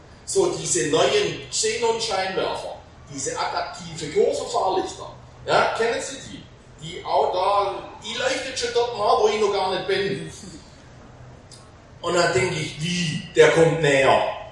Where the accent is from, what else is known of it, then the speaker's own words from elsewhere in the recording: Friolzheim, Baden-Württemberg, Germany; Nordschwarzwald, ich komme aus Friulsheim, das ist so am Nordschwarzwald, am Rand des Schwarzwaldes.